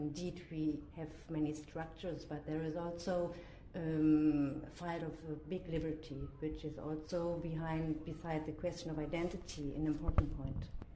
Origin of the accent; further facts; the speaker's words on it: Germany; I'm not from Switzerland.